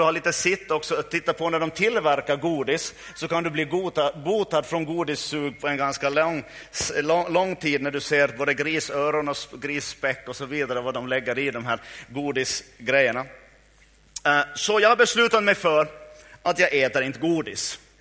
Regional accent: Finland; Och det där tycker jag vi ska ändra på som finländare.

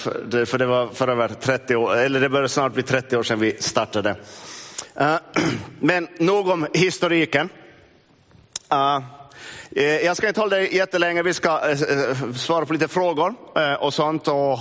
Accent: Närpes, Ostrobothnia, Finland; jag är uppvuxen i Närpes. Så svenskan håller i sig.

